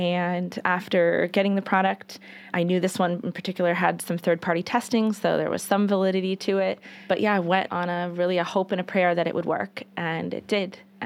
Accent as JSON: {"language": "English", "town": "Randolph", "region": "Vermont", "country": "United States", "tie": "born or raised there", "said": "Yeah, I grew up in Randolph, Vermont, yeah, Orange County, and I was a townie"}